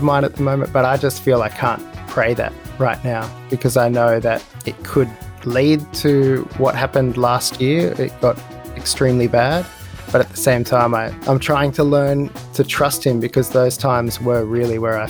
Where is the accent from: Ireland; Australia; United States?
Australia; Penrith, New South Wales; also born or lived in Minchinbury; I think, for most of my life, I've been a Westie, so around Penrith from about year eight. But before that, we actually, I was living in Minchinbury when I was younger